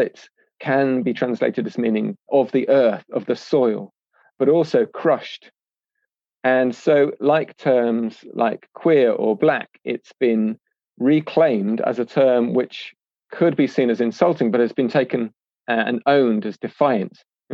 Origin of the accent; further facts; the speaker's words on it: Wales, United Kingdom; So I'm from Anglesey, which is a small island off Wales